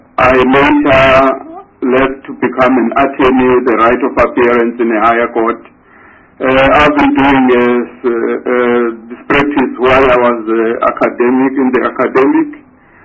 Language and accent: English; Durban, KwaZulu-Natal, South Africa; also born or lived in Transvaal; I was born in Durban in 1947. I did my schooling, well, I've not indicated my Transvaal stay, but most of my schooling was in KZN.